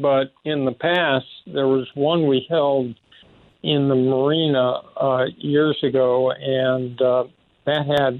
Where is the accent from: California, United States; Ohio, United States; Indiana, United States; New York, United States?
California, United States; Los Angeles; when we were growing up in Los Angeles, my dad had my two brothers